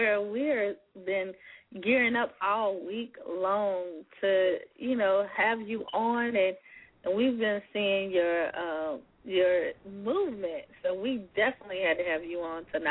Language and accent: English; South Carolina, United States; He has a radio station also in South Carolina, my home state.